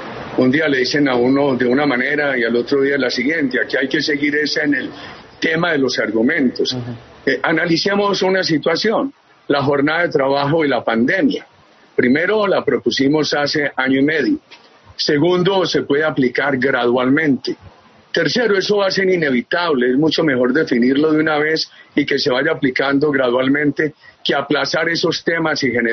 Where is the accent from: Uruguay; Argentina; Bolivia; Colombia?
Colombia; Y como colombiano me gusta de cuando él dice no aspiro, oír que se pronuncia sobre temas muy importantes del país